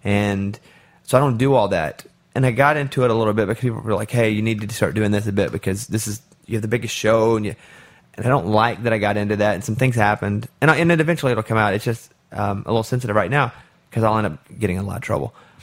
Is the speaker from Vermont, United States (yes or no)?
no; Arkansas, United States; listen, I grew up in Arkansas.